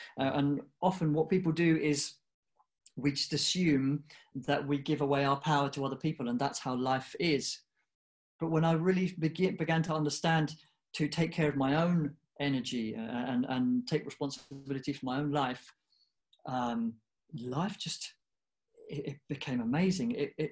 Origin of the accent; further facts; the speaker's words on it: United Kingdom; So I'm half Indian, half English, and I grew up in the UK, and I was born there.